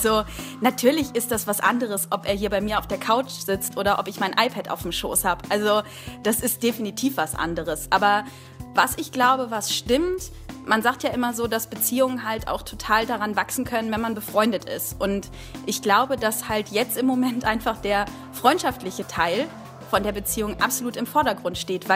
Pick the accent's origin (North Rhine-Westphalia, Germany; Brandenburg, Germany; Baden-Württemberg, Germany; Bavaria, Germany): North Rhine-Westphalia, Germany; Wuppertal; ich bin aus Wuppertal